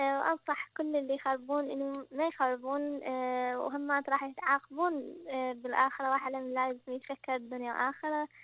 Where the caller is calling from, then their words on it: Sweden; من السويد.